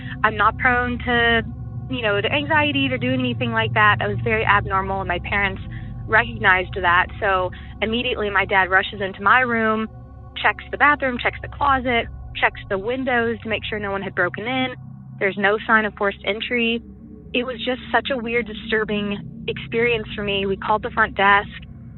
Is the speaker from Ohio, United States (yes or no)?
no; Arkansas, United States; I'm originally from Arkansas, and this is where my story takes place.